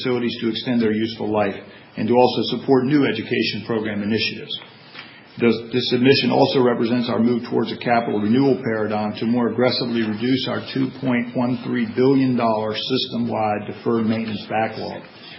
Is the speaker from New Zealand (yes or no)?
no; Maryland, United States; I grew up in Prince George's County. I attended third through sixth grade in those days in Prince George's County. Finished junior high school there, graduated from high school there.